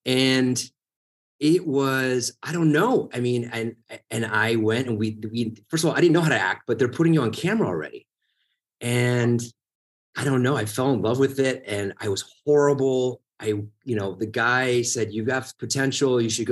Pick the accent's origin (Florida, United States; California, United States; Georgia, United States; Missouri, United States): Florida, United States; Tampa; I'm from Tampa.